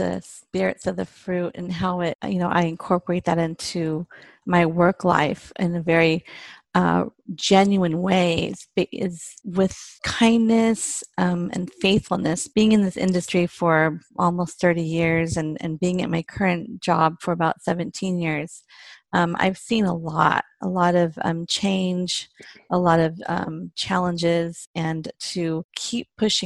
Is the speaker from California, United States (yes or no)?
yes; California, United States; now in Frisco, United States; I'm a California native. I've lived in California all my life. I've been out here for about a year and a half.